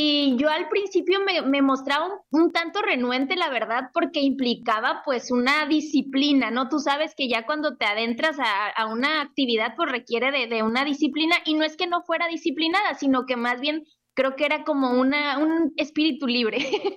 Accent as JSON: {"language": "Spanish", "town": "Los Cabos", "region": "Baja California Sur", "country": "Mexico", "said": "Yo soy de aquí, de Los Cabos"}